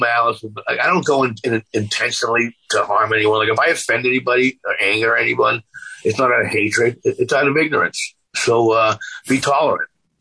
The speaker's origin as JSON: {"language": "English", "town": "Malden", "region": "Massachusetts", "country": "United States", "tie": "born or raised there", "said": "In my neighborhood where I grew up in Malden, you know, you kind of – bullying was legal back then."}